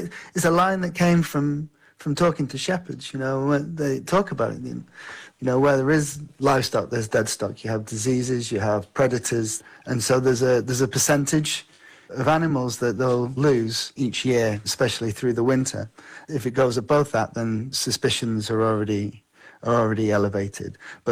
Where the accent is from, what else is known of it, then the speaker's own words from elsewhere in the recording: North West England, United Kingdom; where I was brought up in Cumbria in the Lake District, which is in the northwest of England.